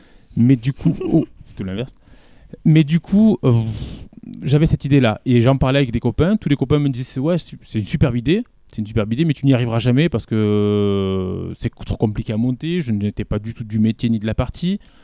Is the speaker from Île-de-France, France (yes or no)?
no; Marvejols, Occitanie, France; En fait, je suis né à Marvejols, j'ai grandi à Marvejols.